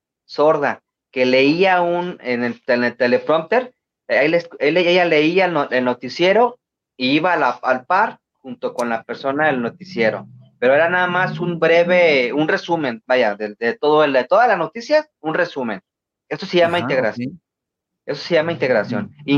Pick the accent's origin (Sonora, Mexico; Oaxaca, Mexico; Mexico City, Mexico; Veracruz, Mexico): Mexico City, Mexico; born there; Sí, nací en la Ciudad de México.